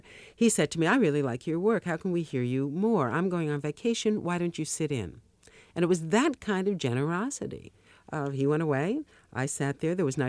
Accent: New York City, New York, United States; I have a distinctive sound. And it is, you're right, I'm a New Yorker and I'm Jewish.

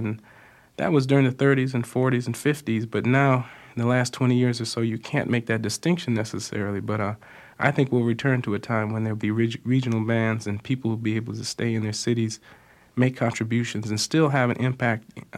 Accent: Cleveland, Ohio, United States; now in Chicago, United States

